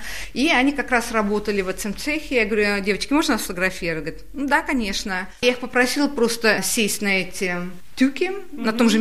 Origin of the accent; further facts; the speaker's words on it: Naberezhnye Chelny, Tatarstan, Russia; я сама в детстве жила на Набережных Челнах, КамАЗ.